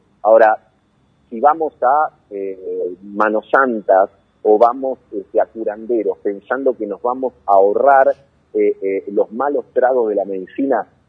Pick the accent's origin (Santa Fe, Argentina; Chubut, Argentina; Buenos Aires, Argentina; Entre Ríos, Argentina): Buenos Aires, Argentina; vuelvo a mi patria chica, a la ciudad de Buenos Aires.